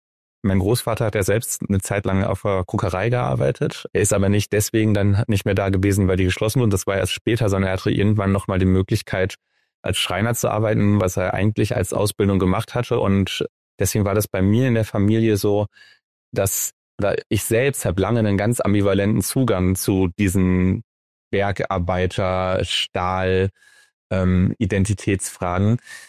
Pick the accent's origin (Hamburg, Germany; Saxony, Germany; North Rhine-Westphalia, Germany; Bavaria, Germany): North Rhine-Westphalia, Germany; ich komme aus dem Ruhrgebiet